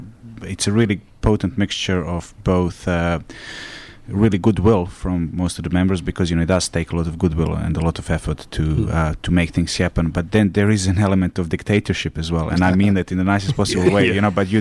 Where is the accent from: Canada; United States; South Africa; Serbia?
Serbia; Belgrade; now in New Zealand; I grew up in Belgrade in Serbia.